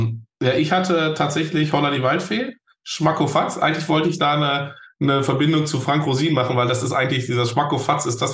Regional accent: North Rhine-Westphalia, Germany; Ich komme ja aus der Ecke, aus dem Ruhrgebiet

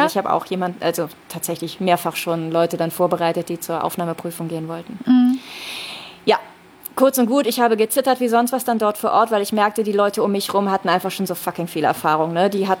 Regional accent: Rhineland, Germany; accent: Rhineland; Ich wurde sofort als Rheinländerin enttarnt und ich dachte immer, bin nicht so, ne? Ich bespreche kein Dialekt

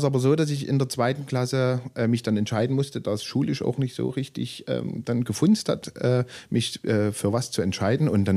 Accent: Riesa, Saxony, Germany; born there; Also ich bin im Frühjahr 81 in Riesa auf die Welt gekommen. Riesa, SC Riesa, bekannt vielleicht Sportstadt Riesa.

